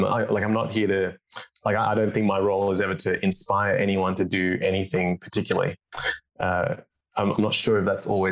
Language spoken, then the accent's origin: English; Australia; We were raised in Australia, we're doctors